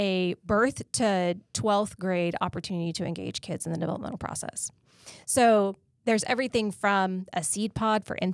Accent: Texas, United States; moved away as an adult; So I grew up in Texas and I came to Florida by way of graduate school.

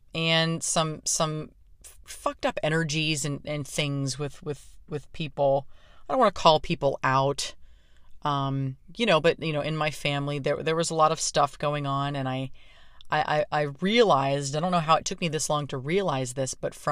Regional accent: Pittsburgh, Pennsylvania, United States; among the many things, that I think kept me running from my hometown of Pittsburgh, which I've been in now for three straight months.

